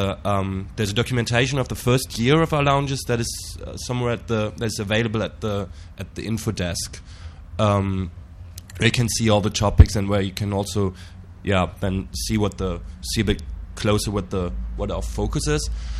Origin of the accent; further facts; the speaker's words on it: Berlin, Germany; from Berlin.